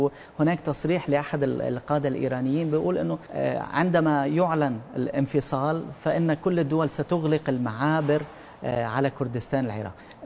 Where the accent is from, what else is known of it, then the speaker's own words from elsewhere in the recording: Lebanon; ويتم محاصرتنا نحن كلبنانيين والضغط علينا لبنانيين